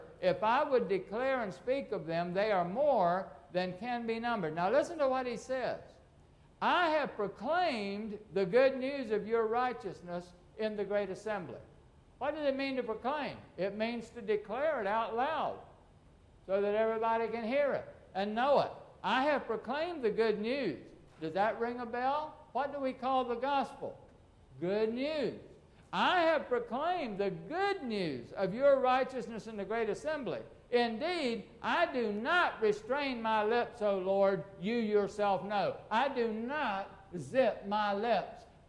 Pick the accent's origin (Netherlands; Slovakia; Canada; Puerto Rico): Puerto Rico; when I was a kid growing up in Puerto Rico.